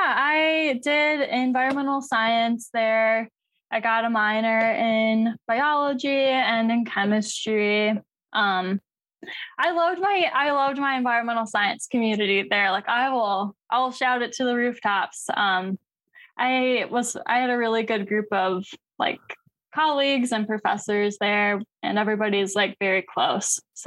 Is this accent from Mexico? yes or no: no; Michigan, United States; So I grew up in Michigan. So I'm from a small town on the west side of Michigan. There's maybe like 3,000 people or so there.